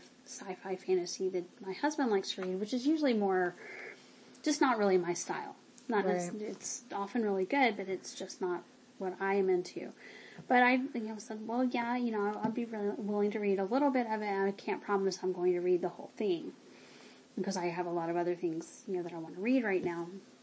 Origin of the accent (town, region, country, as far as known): United States; born or raised there